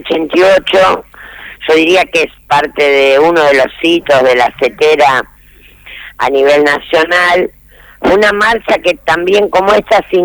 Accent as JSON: {"language": "Spanish", "region": "Santa Fe", "country": "Argentina", "said": "Yo soy santafesina"}